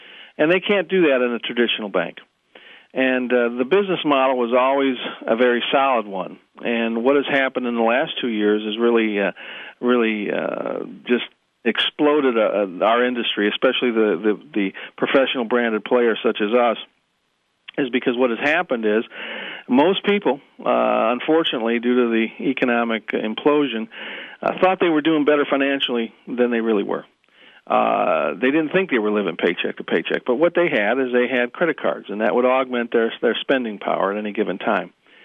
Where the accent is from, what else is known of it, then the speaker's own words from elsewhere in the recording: Cleveland, Ohio, United States; Well, always happy to talk to a show that's based in my hometown, Cleveland.